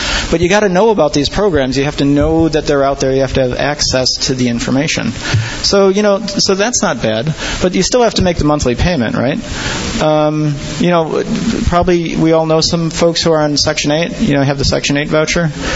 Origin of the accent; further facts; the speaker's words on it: California, United States; You know, I'm from the Bay Area, where real estate is still rather pricey.